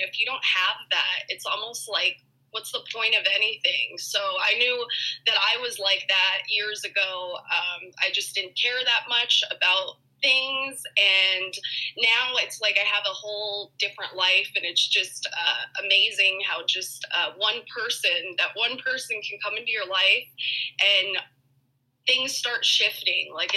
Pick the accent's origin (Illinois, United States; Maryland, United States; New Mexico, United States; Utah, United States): New Mexico, United States; And so this summer I came back to my hometown in New Mexico, and I met Julia here in New Mexico